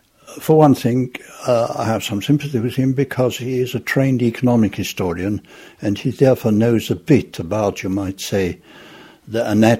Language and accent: English; United Kingdom; We come from Great Britain, where on the whole, it's a fairly tight intellectual community.